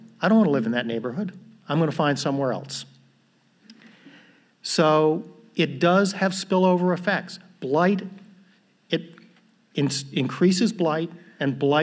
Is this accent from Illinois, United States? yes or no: yes; Chicago, Illinois, United States; also born or lived in Chapel Hill; I'm not familiar with the Atlanta region. I'm from Chicago. I've been here a few times, but not often.